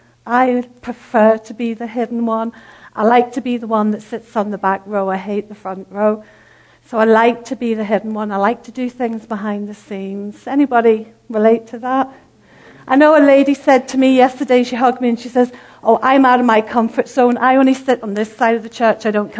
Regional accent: Northern Ireland, United Kingdom; If you don't know anything about Northern Ireland, we are Irish people, are very, very friendly, loving people.

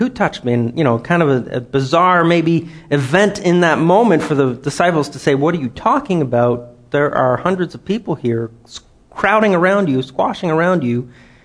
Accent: Switzerland; I grew up in Switzerland, and we were in proximity to everybody, and there you go. I learned all these languages.

